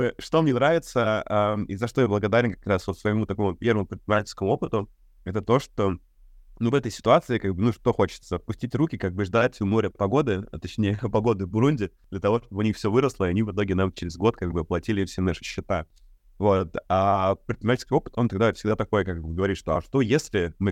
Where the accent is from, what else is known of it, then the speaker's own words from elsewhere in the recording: Russia; also born or lived in Africa; И я вернулся в Россию в январе 2022 года с невероятным просто ощущением, восторгом, что, блин...